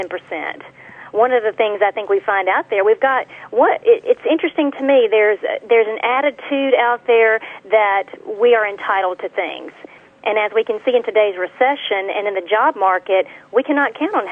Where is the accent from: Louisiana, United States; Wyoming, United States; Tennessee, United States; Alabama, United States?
Alabama, United States; I'm from Alabama.